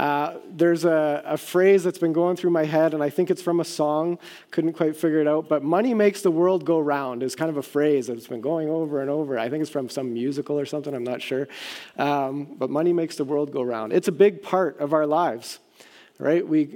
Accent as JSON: {"language": "English", "town": "Vancouver", "region": "British Columbia", "country": "Canada", "tie": "born or raised there", "also_born_or_lived": "Cambridge, Ontario", "said": "I was born in Cambridge, Ontario, where I spent the first 7 years of my life. And then after 7 years, it was actually on my seventh birthday, we moved to Vancouver, BC"}